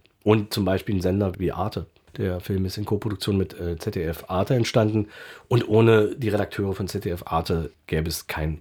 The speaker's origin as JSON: {"language": "German", "town": "Magdeburg", "region": "Saxony-Anhalt", "country": "Germany", "said": "ich komme aus Magdeburg."}